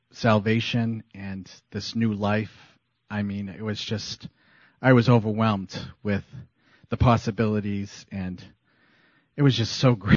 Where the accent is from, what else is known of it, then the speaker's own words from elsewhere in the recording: Massachusetts, United States; So I have been in this church since 1980. I was originally from Massachusetts.